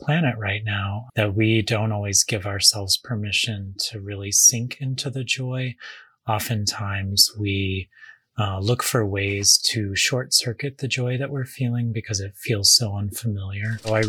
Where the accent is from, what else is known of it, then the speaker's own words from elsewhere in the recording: Missouri, United States; I grew up very poor near St. Louis, Missouri, and neither of my parents had gone to college.